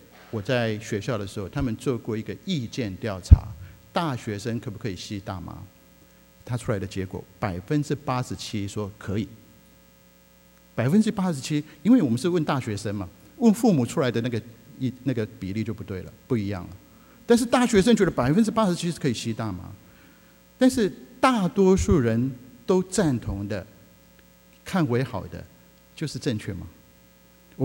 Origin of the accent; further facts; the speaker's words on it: China; 我们中国人会说为达目的不择手段